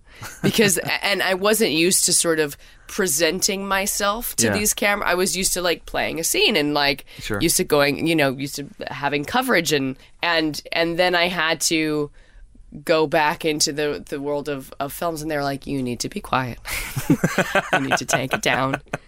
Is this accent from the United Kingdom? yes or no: no; Canada; you know, I'm Canadian and I'm also a pacifist, so I didn't know much about the military.